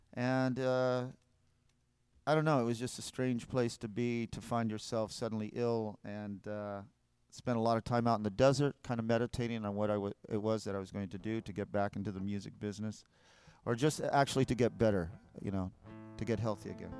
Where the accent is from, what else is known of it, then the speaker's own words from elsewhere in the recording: Texas, United States; We're from Texas, so we're a little chilly here, out here in this air, I must admit.